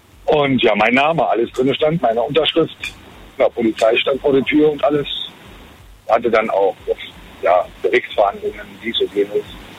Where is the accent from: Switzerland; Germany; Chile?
Germany; Brandenburg an der Havel, Brandenburg; born there; now in Fulda, Germany; Aber gebürtig, wie gesagt, aus Brandenburg an der Havel.